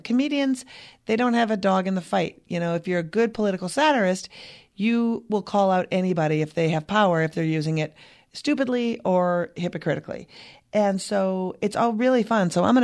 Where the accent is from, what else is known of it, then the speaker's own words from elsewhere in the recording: Minnesota, United States; I'm from Minnesota, which is an incredible state for bringing in refugees.